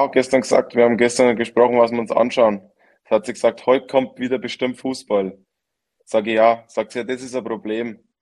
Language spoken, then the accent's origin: German; Bavaria, Germany; ich bin ein Bayer, gell, mein Freund.